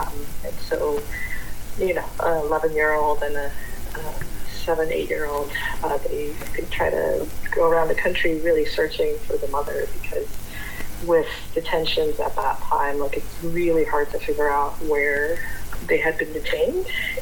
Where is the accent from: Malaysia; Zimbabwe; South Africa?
Malaysia; moved away as an adult; now in San Francisco, United States; I come from Malaysia, which is also a very diverse country, and so when I came to the States, I actually first came for college, and I happened to have gone to the Midwest